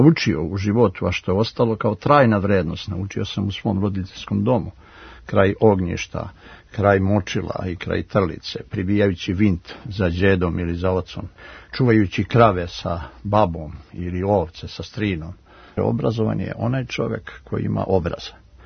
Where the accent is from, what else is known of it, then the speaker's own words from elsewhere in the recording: Dragačevo, Šumadija and Western Serbia, Serbia; Da, ja sam seljačko dijete iz Dragačeva.